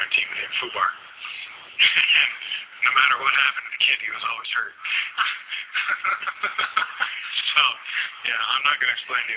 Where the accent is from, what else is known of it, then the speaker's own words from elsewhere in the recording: Canada; I'm sure if you were to ask him the same question, he'd probably give me a hard time about being Canadian.